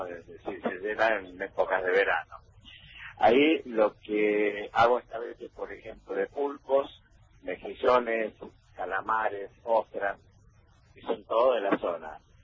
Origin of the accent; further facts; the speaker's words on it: Balneario El Cóndor, Río Negro, Argentina; Yo soy de Bañuelo del Cóndor, que queda a 30 kilómetros de Viedma y está sobre la desembocadura del Río Negro. Bueno, es una localidad que tiene aproximadamente 1.200 habitantes fijos, nada más, y es turística